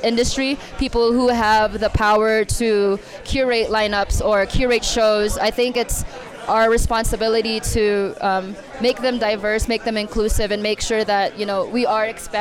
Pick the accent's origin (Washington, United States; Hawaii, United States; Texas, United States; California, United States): California, United States; growing up in the Bay Area, you know, we come from a community where you hear so many different languages, whether it's Spanish, Vietnamese, Chinese, Tagalog, it's all around us.